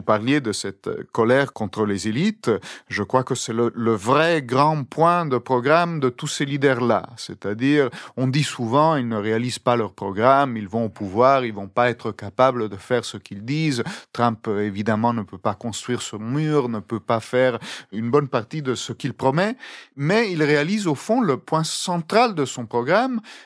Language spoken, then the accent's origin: French; Italy; French is a second language; je suis long, je suis italien, je parle trop